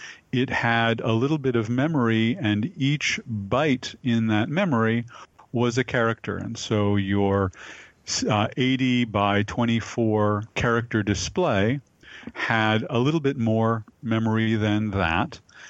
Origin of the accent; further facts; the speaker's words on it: Berkeley, California, United States; I grew up in Berkeley. Berkeley is one of the pioneering cities in disability rights and disability awareness.